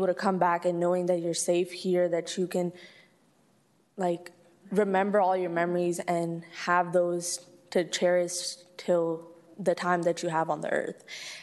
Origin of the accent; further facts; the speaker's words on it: Mansfield, Texas, United States; this is my hometown, this is my pride and joy that I take in when I tell my kids 30 years down the line, oh yeah, I'm from Mansfield, Texas